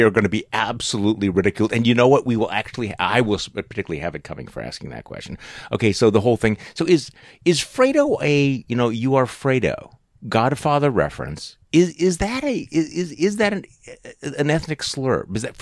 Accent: Midwest, United States; I'll be honest with you, as a Midwesterner

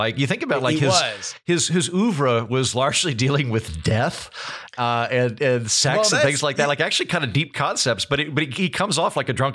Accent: Canada; Oh, sorry, I'm Canadian.

